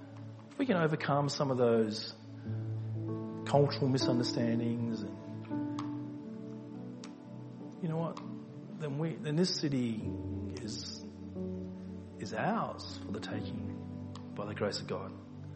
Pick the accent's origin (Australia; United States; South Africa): Australia; I'm Aussie. I'm half Aussie. I mean, I'm culturally fully Aussie, but, you know, genetically half Aussie.